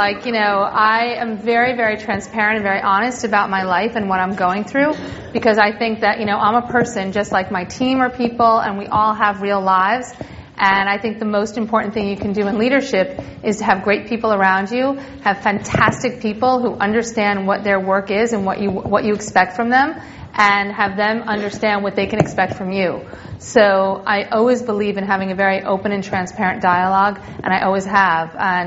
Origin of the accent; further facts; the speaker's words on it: New York, United States; I come from New York, so maybe there's more of that there.